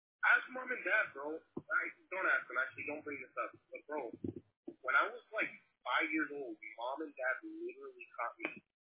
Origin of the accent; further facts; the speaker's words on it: Portland, Oregon, United States; us growing up in Portland in the ghetto like we did, as little kids, bro, like, in those apartments under the bridge